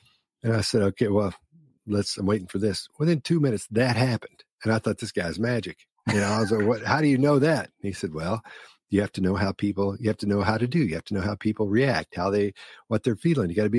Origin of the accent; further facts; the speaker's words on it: Oak Ridge, Tennessee, United States; also born or lived in Louisa, Kentucky; In Oak Ridge, Tennessee. But we're talking about when I was a little kid, we lived in Louisa, Kentucky, tiny little town up in the mountains of Kentucky.